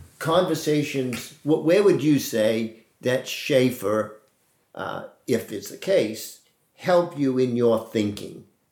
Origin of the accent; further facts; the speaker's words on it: New England, United States; I grew up in New England, and there weren't a lot of Christians